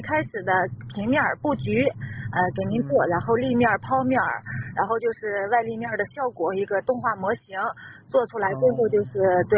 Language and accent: Chinese; Zhangjiakou, Hebei, China; 我老家就张家口的